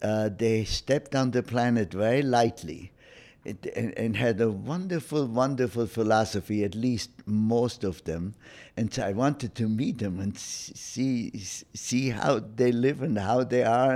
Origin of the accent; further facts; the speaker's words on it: Oberstdorfen, Bavaria, Germany; English is a second language; now in United States; I had a haircut in my hometown of Oberstdorfen